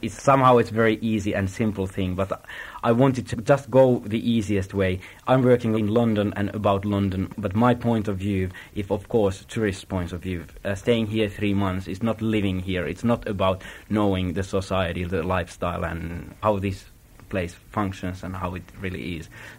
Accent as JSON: {"language": "English", "country": "Finland", "second_language": "English", "said": "when I'm from Finland and what is the neighbor country to Russia"}